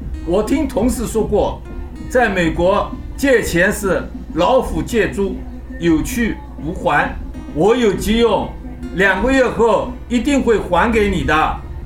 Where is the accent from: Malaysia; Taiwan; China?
China; 我是中国人